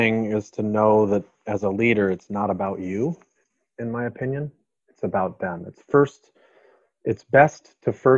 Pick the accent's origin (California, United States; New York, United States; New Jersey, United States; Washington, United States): Washington, United States; Seattle; Well, in our states and in our home, we're from Seattle, so we have a beautiful mountain range, the Cascade Mountain Range just east of us.